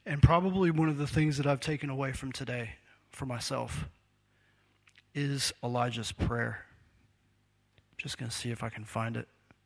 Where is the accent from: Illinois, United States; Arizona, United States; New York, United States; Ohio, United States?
Arizona, United States; Phoenix; born there; I was born in Phoenix, but I didn't grow up there. But we would go back every couple of years.